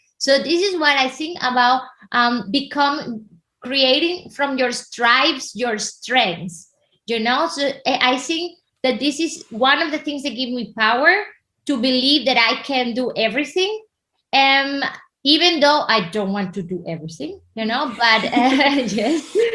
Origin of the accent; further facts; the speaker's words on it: Venezuela; English is a second language; Well, I'm originally from Venezuela, you know